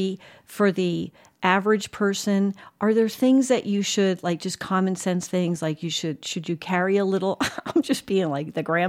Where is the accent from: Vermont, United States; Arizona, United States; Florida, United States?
Arizona, United States; because we are from Arizona and we have a tendency to make the news a lot for not so great things.